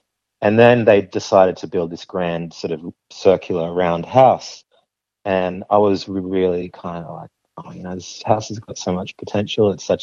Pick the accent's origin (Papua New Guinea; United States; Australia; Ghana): Papua New Guinea; Chimbu Province; And we're from the south region of Chimbu province in the highlands, and there's over 900 languages and tribes.